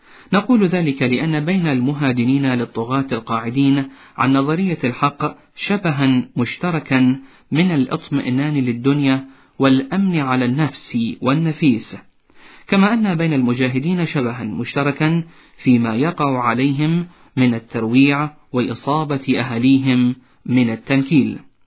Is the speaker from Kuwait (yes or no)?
no; Algeria; يومها كانت بلادي الجزائر تمر بفترة شبيهة بما يسمى اليوم الربيع العربي